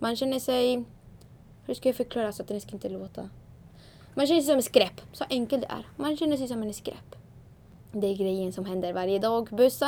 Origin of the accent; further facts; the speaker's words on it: Ecuador; Swedish is a second language; also born or lived in Colombia; Jag är född i Colombia egentligen, men jag bodde i Ecuador med min mamma, pappa och mina syskon.